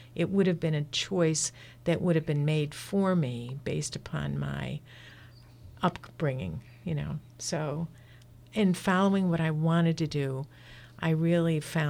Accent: Buffalo, New York, United States; I came from Buffalo, New York, where the snows may be higher than in Michigan.

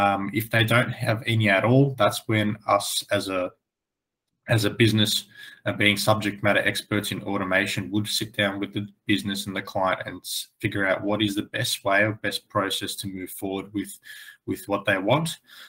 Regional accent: Sydney, New South Wales, Australia; I'm from Sydney, Australia.

